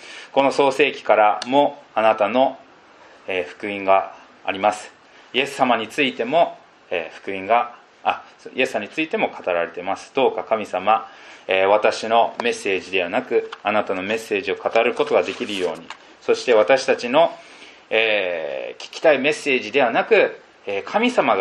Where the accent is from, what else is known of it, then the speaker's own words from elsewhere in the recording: Philippines; 私はフィリピン人なんですけれども、外国に住むことができた、フィリピン人の家庭で育った私が